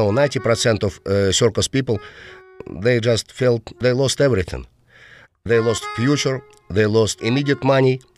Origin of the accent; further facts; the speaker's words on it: Russia; We traveled all around Russia. And of course, when I had some tours next to my hometown, I paid for my parents' tickets.